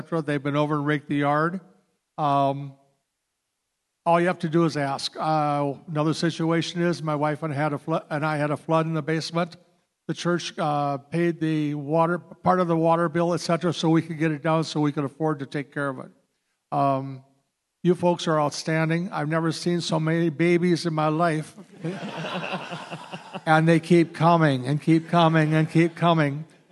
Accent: Buffalo, New York, United States; But I'm from the Presbyterian Church in Buffalo, born and raised there.

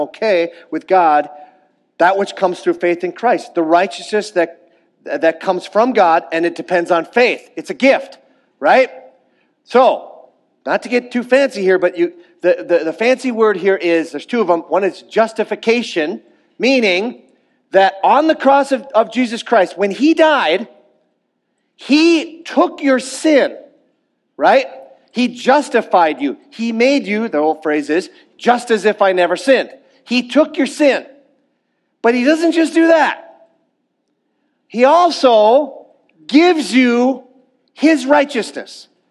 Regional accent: Minnesota, United States; That is what we'd call, where I'm from the Iron Range, we call that a heck of a deal.

